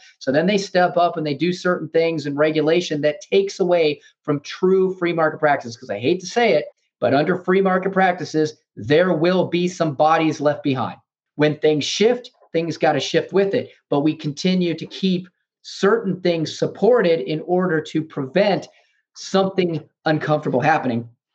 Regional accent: Ohio, United States; I'm from Ohio originally.

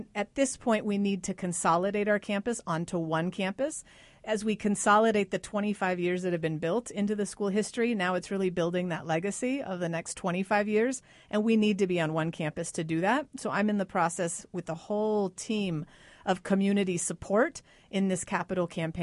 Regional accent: Colorado, United States; now in Costa Rica; Well, so I'm from Colorado, but I spent the last 20 years in Costa Rica. I was actually the head of school of a couple different schools in Costa Rica.

